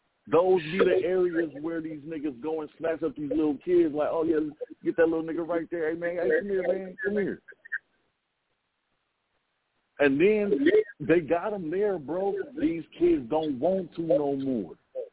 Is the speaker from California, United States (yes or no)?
yes; Los Angeles, California, United States; I grew up in South Central. I live not far from where this nigga Slim got killed, bro. I lived on 104th and Woodworth, right across the street from Morningside High.